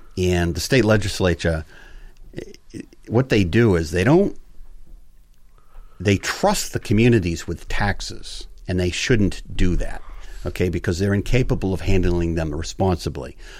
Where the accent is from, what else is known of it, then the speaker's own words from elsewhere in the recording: Plymouth, Massachusetts, United States; if you're saying this because I'm from Plymouth, the textbook example probably in this area is Plymouth South High School